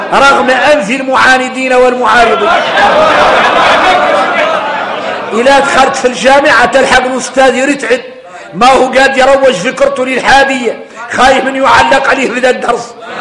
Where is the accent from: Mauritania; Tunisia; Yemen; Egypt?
Mauritania; أنا موريتاني ما أنا من دولة أخرى ولا أنا من جهة أخرى